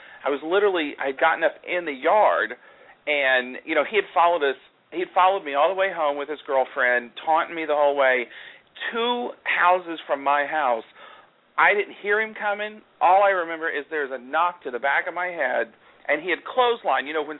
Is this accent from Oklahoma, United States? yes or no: yes; Oklahoma, United States; One from my home state of Oklahoma